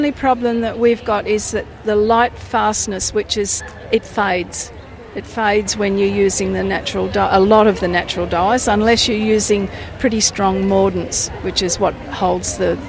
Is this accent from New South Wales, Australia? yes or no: yes; Jervis Bay, New South Wales, Australia; Jervis Bay.